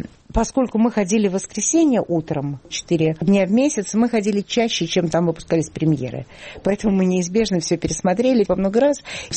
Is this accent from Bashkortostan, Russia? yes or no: no; Saint Petersburg, Russia; Я росла в Ленинграде.